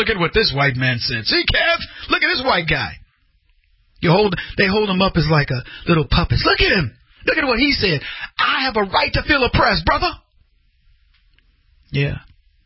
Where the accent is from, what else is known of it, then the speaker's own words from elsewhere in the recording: United States; born there; I'm born in America. I'm an American.